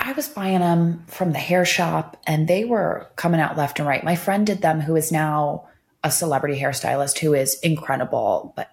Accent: Thousand Oaks, California, United States; You know, I grew up in Thousand Oaks area, so I would drive to LA all the time and it was my thinking time.

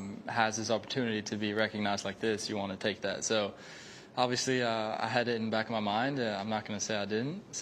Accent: Sweden; growing up in Sweden, it's not ideal for golf. Our season is a little bit shorter

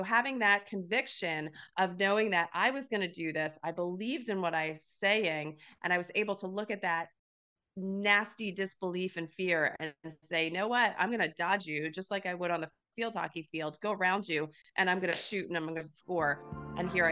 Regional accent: Pennsylvania, United States; obviously growing up in Pennsylvania, an Eagles fan, right? My whole family were Eagles fans pretty much.

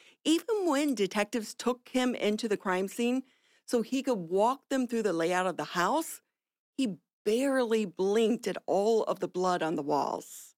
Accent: Ohio, United States; because I'm from Ohio, a blue-collar family.

